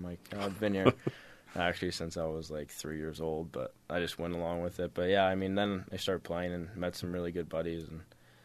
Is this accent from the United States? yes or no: yes; Harriman, United States; I moved away from Harriman pretty early, and so I didn't really have like a good friend group, like a solid friend group from Harriman